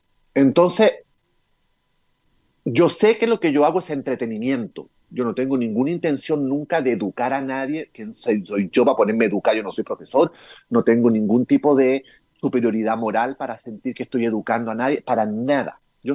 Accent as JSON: {"language": "Spanish", "country": "Chile", "said": "Yo lo pensé desde el punto de vista como chileno"}